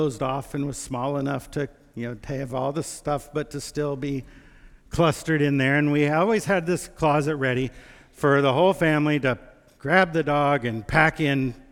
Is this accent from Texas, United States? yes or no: yes; Texas, United States; You know, I grew up in West Texas. And in West Texas, we are always worried about tornadoes, right?